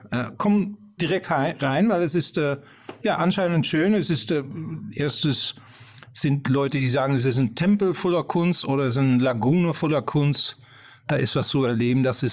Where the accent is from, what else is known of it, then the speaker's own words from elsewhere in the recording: Netherlands; German is a second language; now in Fulda, Germany; Ich komme aus den Niederlanden. Ich werde oft darauf hingewiesen, dass mein Rüdiger Rellisch noch ein bisschen mitspielt.